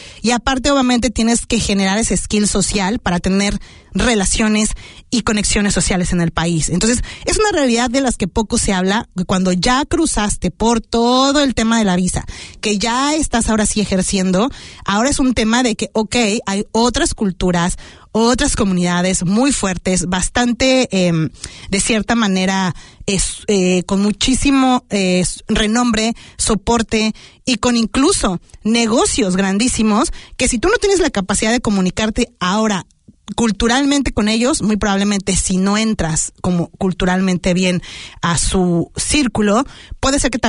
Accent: Mexico; now in New Zealand; otros migrantes como yo, podría ser que ya tengo una ciudadanía, pero que soy mexicana

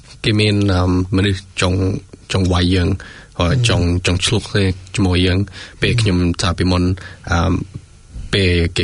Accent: Auckland, New Zealand; also born or lived in Thailand; ខ្ញុំកើតនៅប្រទេសថៃនៅជ្រុំនៅថៃខ្ញុំមកពី New Zealand ជាមួយគ្រួសារខ្ញុំនៅពេល1994 so long time now you hi នឹងពេលខ្ញុំធ្វើធំនៅ Auckland នេះ so got not I grow up នៅ Auckland Manurewa

